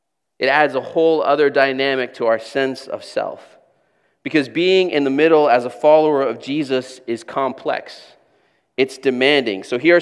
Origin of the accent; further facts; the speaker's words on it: Angola; I grew up in Angola, like I said, and we used to get some missionaries that would come to visit from Canada